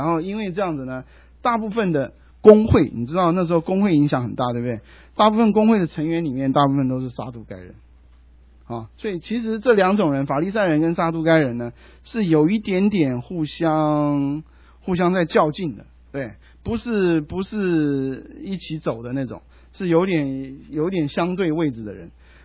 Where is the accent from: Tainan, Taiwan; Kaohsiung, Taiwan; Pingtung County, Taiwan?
Pingtung County, Taiwan; Pingtung; now in United States; 那个风在我的老家屏东叫落山风，那个很厉害的